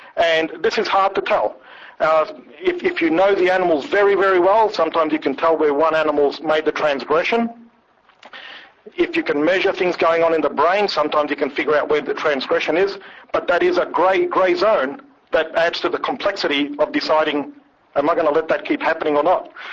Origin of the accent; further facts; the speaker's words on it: Australia; This was in Australia. You're very established that I'm an Australian. But I am a Canadian as well.